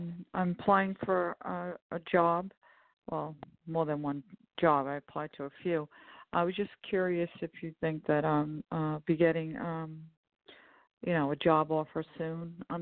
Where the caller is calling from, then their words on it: New York, United States; I'm calling from New York.